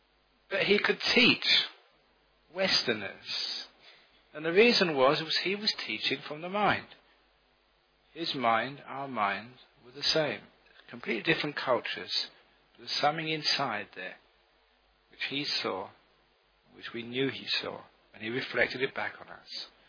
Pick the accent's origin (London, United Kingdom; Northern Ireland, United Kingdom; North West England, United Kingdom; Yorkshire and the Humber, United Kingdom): London, United Kingdom; now in Australia